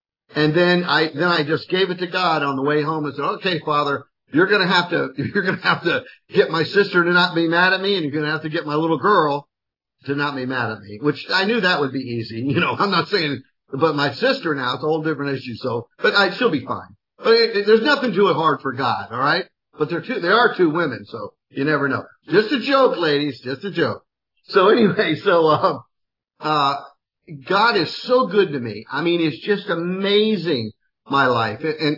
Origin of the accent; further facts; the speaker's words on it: Miami, Florida, United States; Cause I grew up down in Miami